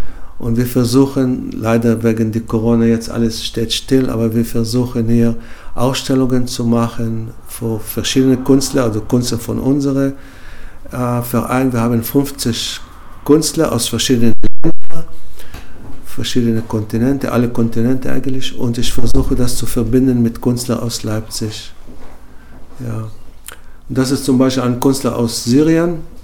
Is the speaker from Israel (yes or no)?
yes; Israel; German is a second language; Ich komme ursprünglich aus Israel. Ich bin nun schon 30 Jahre.